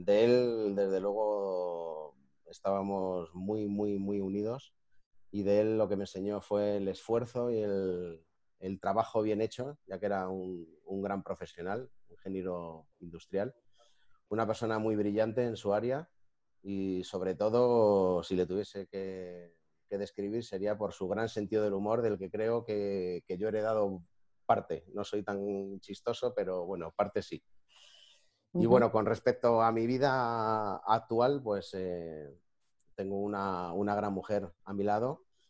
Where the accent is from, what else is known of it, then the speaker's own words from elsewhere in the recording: Madrid, Community of Madrid, Spain; soy madrileño de padre y madre.